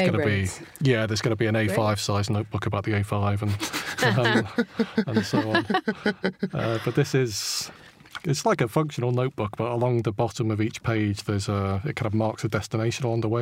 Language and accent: English; Stockport, North West England, United Kingdom; born there; also born or lived in Manchester, United Kingdom / London, United Kingdom; I was born in Stockport, went to school in Manchester a bit further up. I then went down to London.